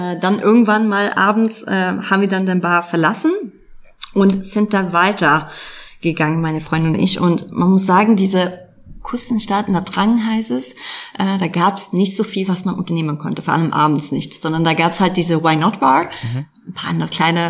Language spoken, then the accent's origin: German; Uppsala, Uppsala County, Sweden; Also wenn ich an Uppsala nachdenke oder darüber nachdenke, meine Heimat, das ist einfach mit so ein positives Gefühl verbunden.